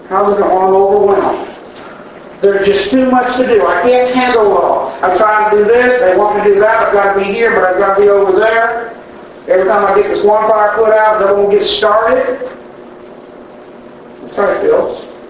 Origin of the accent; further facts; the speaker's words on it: Oregon, United States; I grew up on the Oregon coast. Complete opposite of where I live now.